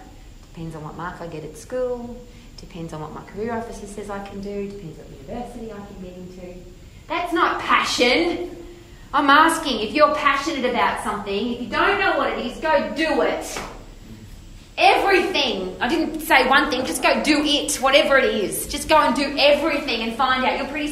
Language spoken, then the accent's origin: English; Australia; Obviously, I'm from Australia.